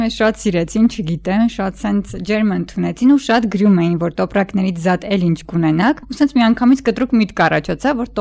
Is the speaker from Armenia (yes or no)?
yes; Kajaran, Syunik, Armenia; ես ինքս Սյունեցի եմ, ծնվել եւ ապրել եմ Քաղաքաջարանում, չգիտեմ, ծանոթ եք Քաջարանին թե ոչ։